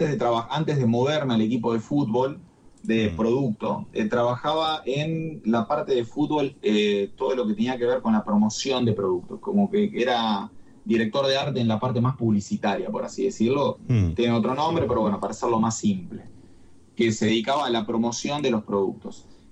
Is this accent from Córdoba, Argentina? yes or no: yes; Noetinger, Córdoba, Argentina; also born or lived in Rosario; yo viví muchísimos años en Rosario. Si bien soy cordobés, nacido en Noetinger, un pueblo de la provincia de Córdoba, parte de mí no deja de sentirse rosarino.